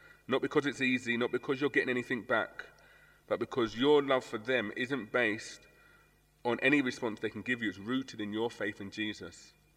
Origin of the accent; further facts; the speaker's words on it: Tottenham, London, United Kingdom; or in my hometown in Tottenham, if you support Arsenal, if you support Tottenham.